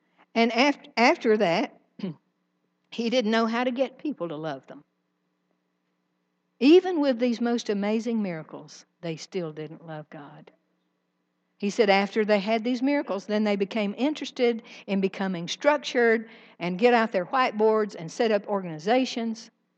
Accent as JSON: {"language": "English", "region": "Virginia", "country": "United States", "tie": "born or raised there", "said": "Now, I was raised in Southwest Virginia where people turn the air blue regularly. That was nothing new to me."}